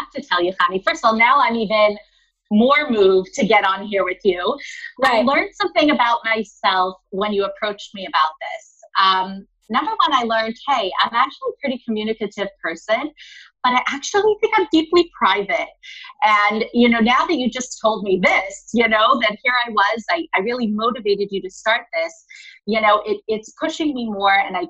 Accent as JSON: {"language": "English", "town": "Los Angeles", "region": "California", "country": "United States", "tie": "born or raised there", "said": "I came back to my hometown of LA, continued to wanting to pursue design"}